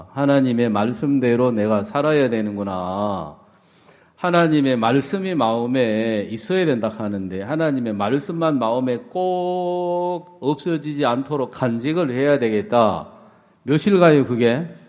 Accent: Chungcheong, South Korea; 저희 집에는 농사를 지었어요. 충청도가 고향인데.

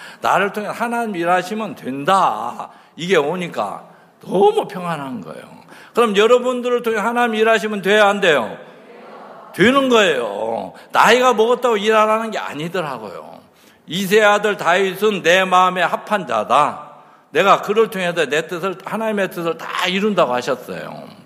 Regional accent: Chungcheong, South Korea; 아니 너무 얘기가 경상도 말만 빠른 게 아니고 저는 충청도인데 들으려면 저리 날아가 버리는 거예요.

